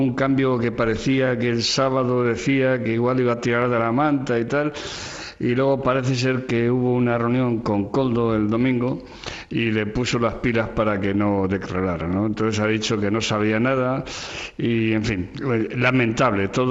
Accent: Villava, Navarre, Spain; now in Barcelona, Spain; en 2010, yo me había ido a vivir a Barcelona, estuve una temporada en Cataluña y me tocó tirar el cohete de las fiestas de mi pueblo, de Villava, donde era concejal.

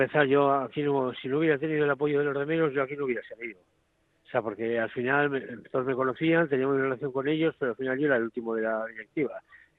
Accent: Portugalete, Basque Country, Spain; also born or lived in Santurce; yo nací en Portugalete, me he criado en aunque vivía en Santurce muy pronto, me he criado en Portugalete toda la vida

